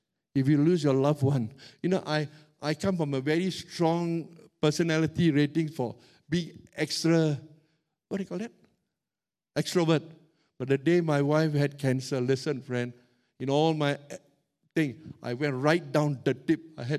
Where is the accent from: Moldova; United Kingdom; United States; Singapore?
Singapore; Katong; And I grew up in Katong.